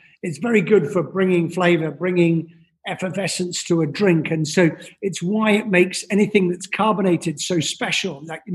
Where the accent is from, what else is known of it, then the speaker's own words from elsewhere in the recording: Scotland, United Kingdom; now in New York, United States; originally from Scotland, and I used to run Belvedere Vodka before this, and I would describe myself as a Scotsman running a Polish vodka, married to an Australian